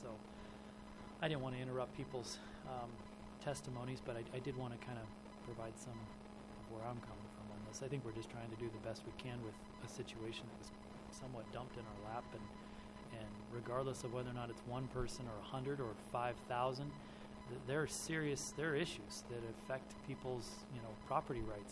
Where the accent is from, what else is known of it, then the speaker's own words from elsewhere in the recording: Oregon, United States; I grew up in the Illinois Valley, born and raised out there. My family's been on a piece of property since 58